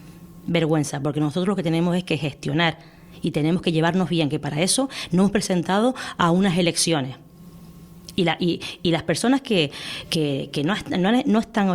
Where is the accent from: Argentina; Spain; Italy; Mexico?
Spain; Canary Islands; yo, como cualquier canario y canaria